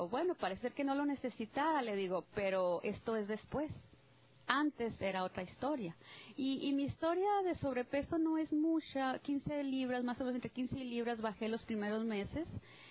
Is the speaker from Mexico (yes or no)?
yes; Chihuahua, Mexico; now in United States; Soy de la Sierra de Chihuahua, donde nieva hasta el 5 de mayo a veces, o sea, muy frío.